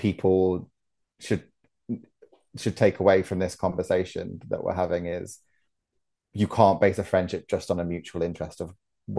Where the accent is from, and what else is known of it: United Kingdom